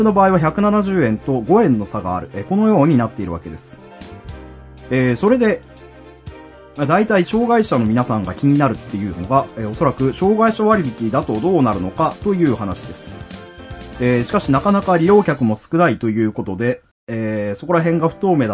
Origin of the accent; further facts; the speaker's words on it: Kyushu, Japan; 生粋の九州男児である私、